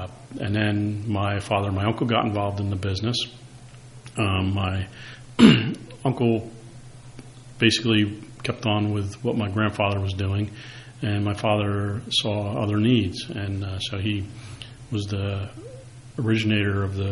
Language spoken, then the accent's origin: English; New Jersey, United States; and I lived here all my life. I grew up where our family business is, and it was a farmhouse